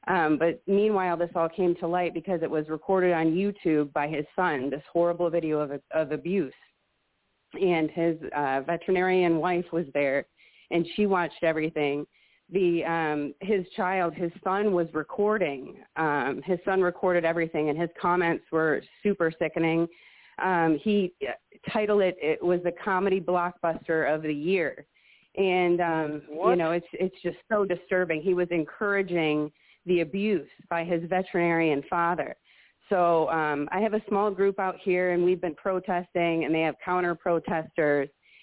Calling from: Macomb, Michigan, United States; I'm calling from Macomb, Michigan.

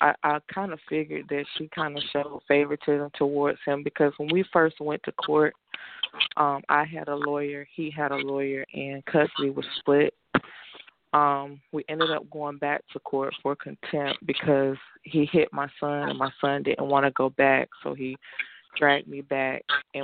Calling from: North Carolina, United States; Yes, I'm calling from North Carolina.

